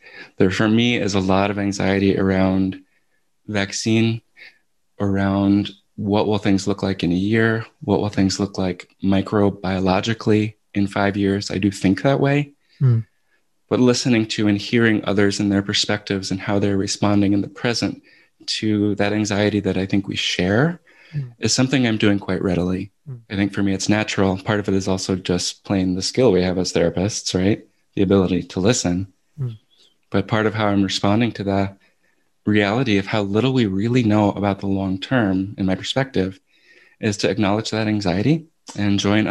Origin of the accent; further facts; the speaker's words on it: Providence, Rhode Island, United States; I think of my teachers from high school in Providence. I grew up in Rhode Island, one of whom is still alive, and my connection to him.